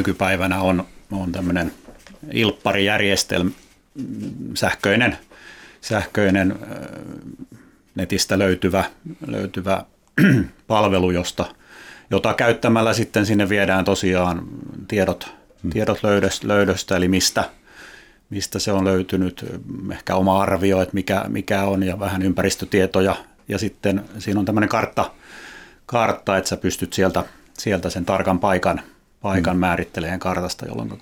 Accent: Hattula, Kanta-Häme, Finland; ihan tuolta kotiseudultani Hattulasta tämmöinen naisen korustoon

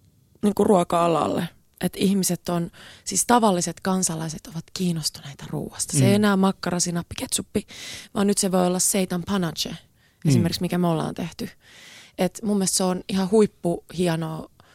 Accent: Japan; niin kuin sanoit, että mä oon japanilainen

